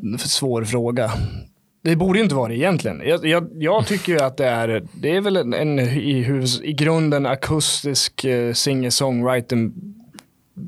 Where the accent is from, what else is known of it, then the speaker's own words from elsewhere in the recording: Fagersta, Västmanland County, Sweden; moved away; jag har inte bott i Fagersta på, shit, när flyttade jag därifrån? 2010 tror jag väl det var